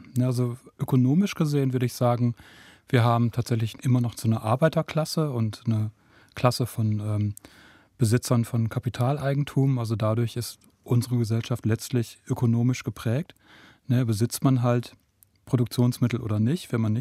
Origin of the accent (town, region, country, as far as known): Nordhorn, Lower Saxony, Germany; born or raised there